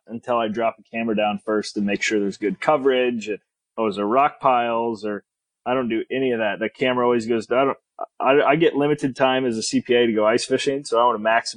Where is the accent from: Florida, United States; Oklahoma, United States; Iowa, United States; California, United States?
Iowa, United States; So I grew up in Iowa. I grew up in Northwest Iowa.